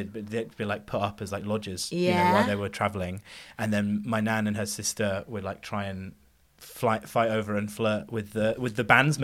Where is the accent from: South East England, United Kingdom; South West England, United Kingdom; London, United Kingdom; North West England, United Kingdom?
South West England, United Kingdom; Bournemouth; also born or lived in Salisbury; We moved to Salisbury like when I was a teenager for school. So I'd say I'm from Salisbury because there's other people from Bournemouth, whereas I can claim to be like the only Salisbury comedian.